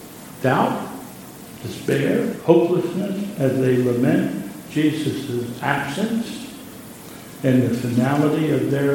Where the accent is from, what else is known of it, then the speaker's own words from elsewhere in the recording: Pennsylvania, United States; now I'm from Pennsylvania